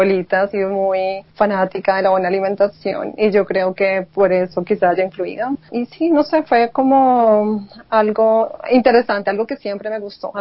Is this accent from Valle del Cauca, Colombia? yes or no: no; Tunja, Boyacá, Colombia; Bueno, yo soy de Tunja. Yo nací en Boyacá, en Tunja.